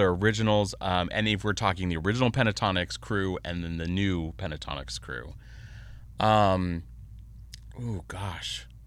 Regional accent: Rancho Cucamonga, California, United States; also born or lived in San Diego; And I grew up in Alta Loma in Rancho Cucamonga area. And when I was about 12, we moved to San Diego. And I lived in Poway, North County, off the 15.

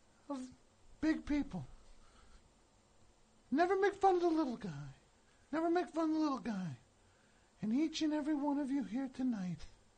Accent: Highland Park, New Jersey, United States; also born or lived in Guam; I was born in Guam. I'm not from Guam. From New Jersey. Highland Park, baby.

